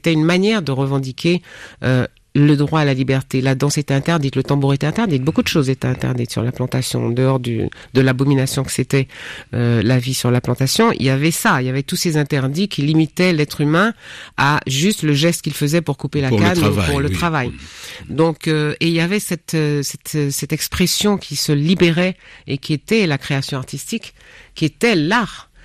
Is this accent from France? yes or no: yes; Antilles, France; Nous sommes la diaspora. Moi, je viens des Antilles.